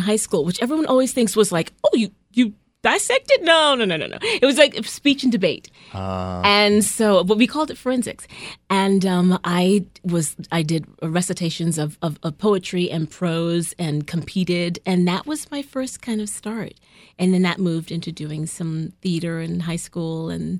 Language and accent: English; Virginia, United States; also born or lived in Brooklyn; I claim Virginia as home, although I was born in Brooklyn.